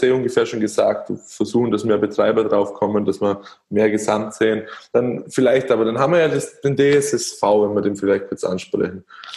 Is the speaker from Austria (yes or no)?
yes; Austria; bei uns in Österreich war das ja ein bisschen anders.